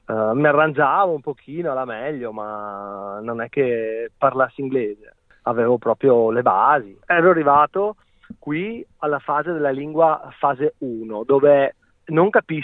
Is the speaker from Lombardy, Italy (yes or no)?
no; Veneto, Italy; moved away as an adult; now in Australia; Vengo dalla provincia di Treviso e sono venuto in Australia nel 2017. In cerca di fortuna, tra virgolette.